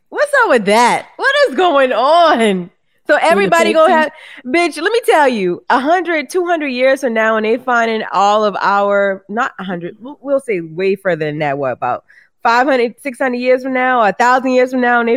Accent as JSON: {"language": "English", "town": "Charleston", "region": "South Carolina", "country": "United States", "said": "Like, it's, you know, I'm from Charleston, so people be extra geeky, right?"}